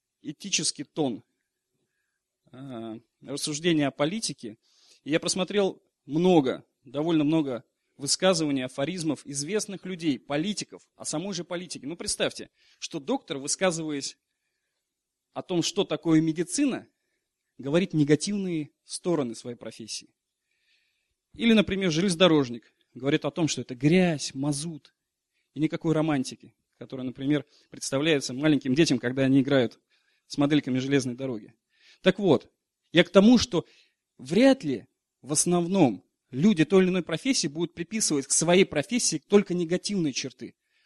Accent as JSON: {"language": "Russian", "region": "Saint Petersburg", "country": "Russia", "tie": "born or raised there", "said": "Я, например, родом из Санкт-Петербурга. Я люблю свой город."}